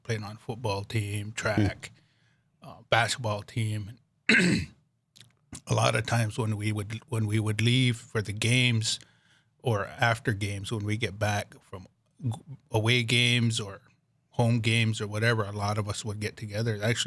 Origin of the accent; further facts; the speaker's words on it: New Town, North Dakota, United States; also born or lived in Denver, United States; Well, I'm originally from North Dakota here. I grew up on the Fort Berthold Indian Reservation in partial North Dakota and Newtown, North Dakota. Pretty much lived there all of my life till I got old enough to leave, and then I spent some time down in Denver, Colorado